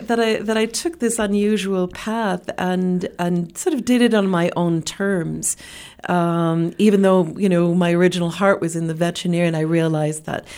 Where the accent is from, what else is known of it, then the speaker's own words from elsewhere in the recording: Morden, Manitoba, Canada; My hometown in Morden also has reached out.